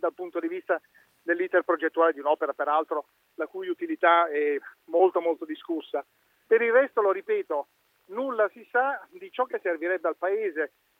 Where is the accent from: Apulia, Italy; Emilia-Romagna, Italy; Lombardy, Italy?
Lombardy, Italy; In Lombardia, io sono lombardo